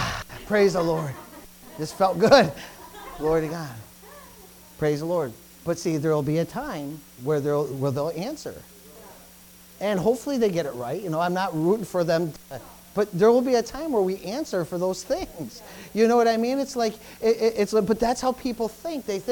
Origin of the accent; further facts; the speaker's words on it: United States; Not, you know, I'm American, but I, you know, descendants from Canada